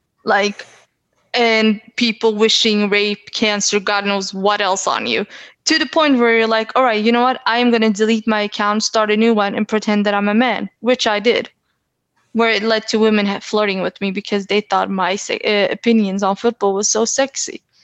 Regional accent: Sweden; And I was like, yeah, I came from Sweden, I can go back.

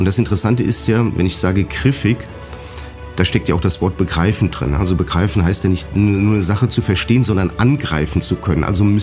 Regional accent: Mainz, Rhineland-Palatinate, Germany; ich komme ja aus Mainz.

